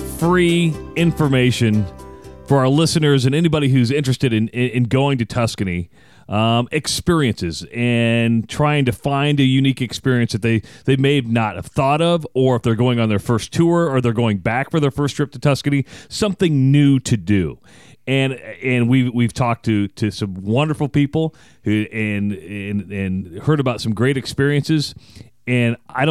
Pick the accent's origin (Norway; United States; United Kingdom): United States; I mean, I'm American.